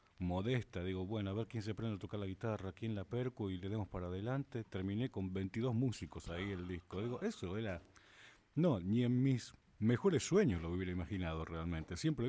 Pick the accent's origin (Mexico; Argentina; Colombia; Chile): Argentina; Buenos Aires; also born or lived in La Rioja; si bien soy nacido en Buenos Aires, desde los 13 años hasta los casi 30 viví en La Rioja.